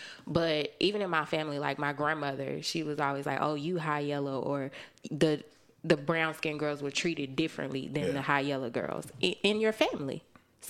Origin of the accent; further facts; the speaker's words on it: Philadelphia, Pennsylvania, United States; Growing up in Philly, I went to an all-black school. I was the white girl